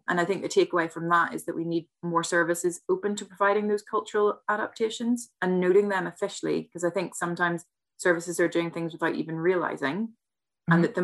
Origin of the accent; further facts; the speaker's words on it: Northern Ireland, United Kingdom; growing up in Northern Ireland